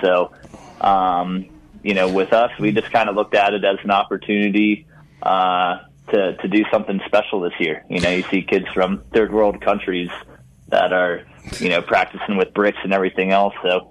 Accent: East Coast, United States; I know I had the opportunity growing up on the East Coast where we took a spring break trip down to North Carolina

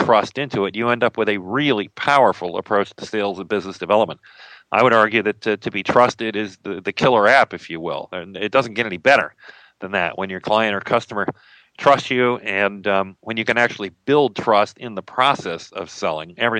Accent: Midwest, United States; Very quickly, I grew up in the Midwest, ended up driving a taxi and going to college in New York City

